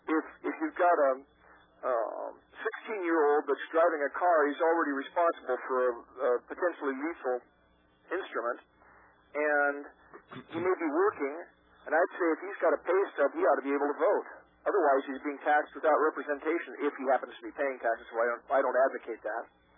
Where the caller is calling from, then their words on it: Grant, Nebraska, United States; I'm from Nebraska, Grant.